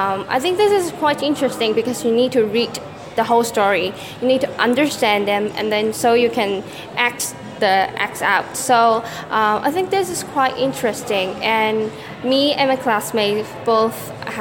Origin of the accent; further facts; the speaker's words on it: Hong Kong; English is a second language; because I learned English in Hong Kong, and not many Hong Kong people will speak British accent